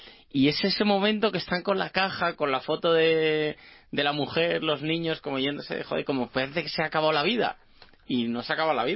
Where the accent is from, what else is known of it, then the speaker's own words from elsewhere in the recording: Gijón, Asturias, Spain; yo también, vamos, yo también, de Gijón.